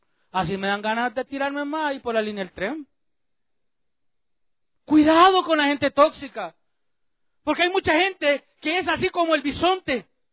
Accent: El Salvador; no había pues la tecnología que hay ahora en mi país, en El Salvador.

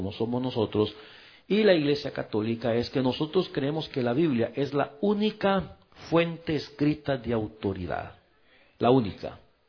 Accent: El Salvador; born there; yo fui católico porque yo pues nací en El Salvador y estudié con los católicos, un colegio católico

